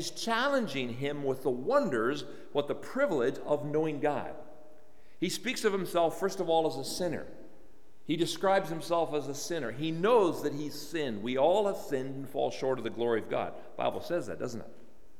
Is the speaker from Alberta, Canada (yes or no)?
no; Ontario, Canada; I grew up in Ontario public schools